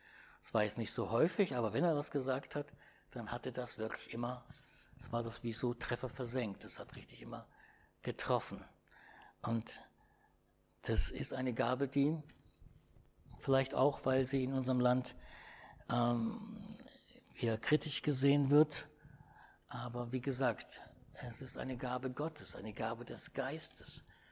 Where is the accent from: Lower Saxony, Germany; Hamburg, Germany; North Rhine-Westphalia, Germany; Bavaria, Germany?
North Rhine-Westphalia, Germany; Cologne; auch in Köln-Porz, meine Heimat, ursprünglich in Heimatgemeinde.